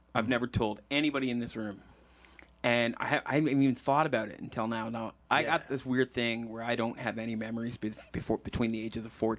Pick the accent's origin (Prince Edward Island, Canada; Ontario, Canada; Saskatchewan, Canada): Ontario, Canada; Peterborough; and I was from Peterborough, my cousin was from Parry Sound.